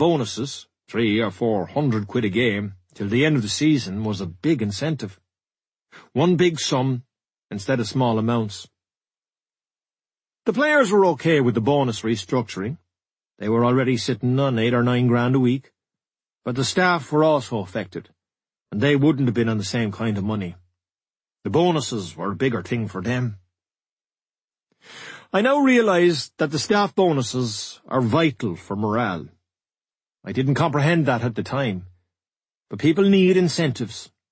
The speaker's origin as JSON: {"language": "English", "town": "Mayfield", "region": "Munster", "country": "Ireland", "said": "I was from Mayfield in Cork, but I had to grow up."}